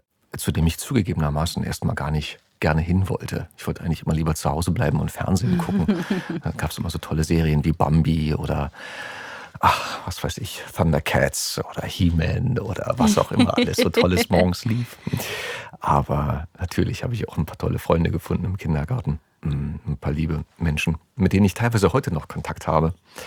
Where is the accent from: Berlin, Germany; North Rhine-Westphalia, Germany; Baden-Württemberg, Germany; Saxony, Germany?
Berlin, Germany; born there; ich bin geboren im Jahr 1983. Sohn zweier Schauspieler, eines Schauspieler-Ehepaares, die damals noch nicht verheiratet waren. Meine Eltern haben geheiratet, als ich 3 Jahre alt war. Ich bin im Oskar-Zieten-Krankenhaus geboren, in Lichtenberg